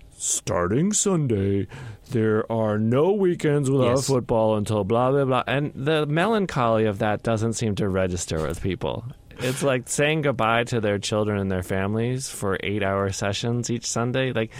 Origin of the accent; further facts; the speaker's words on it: Northeast, United States; I grew up in the Northeast. I went to a Big Ten school, but we were crummy when I went to Wisconsin.